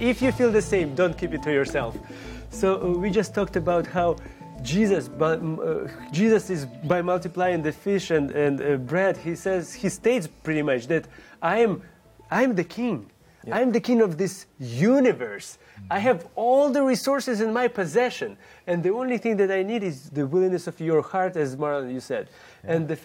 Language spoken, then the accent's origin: English; Ukraine; English is a second language; and this is my home country, and I'm also in pain because my fellow citizens and my fellow countrymen, they're suffering.